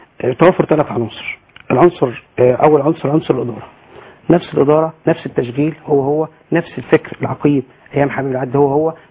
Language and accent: Arabic; Minya, Minya Governorate, Egypt; لا انا من المنيا اساسا